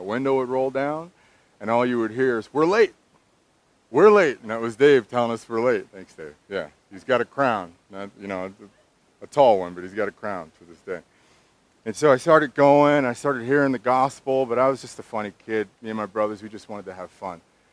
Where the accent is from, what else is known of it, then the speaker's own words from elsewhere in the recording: Compton, California, United States; born there; I was born in Compton in a family of 10, number 3 of 8 siblings.